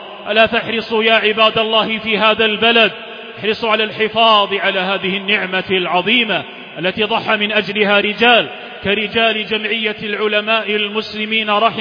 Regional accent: Algeria

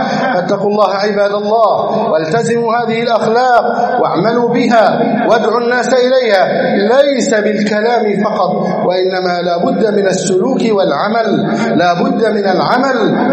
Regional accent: Egypt; اللهم احفظ بلدنا مصر، اللهم اجعلها سخاء رخاء

